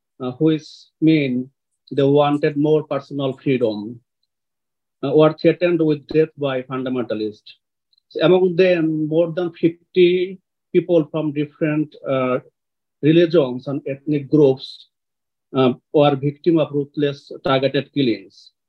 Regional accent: Bangladesh; English is a second language; moved away as an adult; now in United States; So I am from Bangladesh, which is an Asian nation located Southeast India. So before coming to America

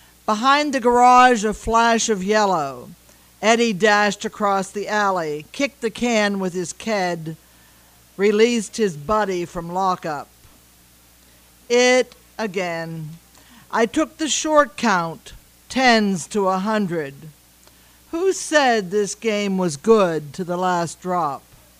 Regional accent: Sewickley, Pennsylvania, United States; I grew up in Sewickley with a brother who was 14 months older

